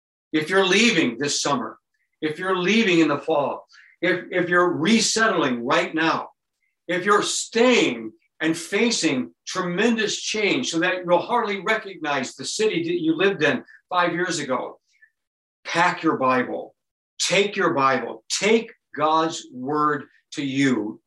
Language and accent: English; United States; And I'm an American living at the end of the 20th century and the beginning of the 21st century.